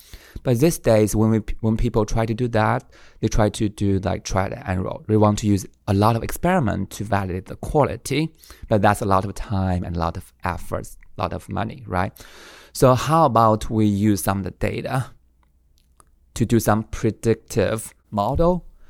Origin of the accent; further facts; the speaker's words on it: Lanzhou, Gansu, China; English is a second language; The northwest part of China. So there's a not very big town. It's called Lanzhou. It's a capital, state capital of Gansu province. It's in the north part